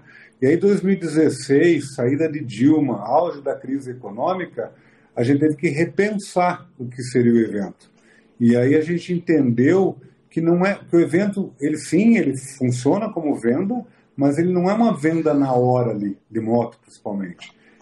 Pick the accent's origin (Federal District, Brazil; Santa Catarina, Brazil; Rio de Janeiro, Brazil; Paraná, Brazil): Paraná, Brazil; Curitiba; Eu sou curitibano nato, cara.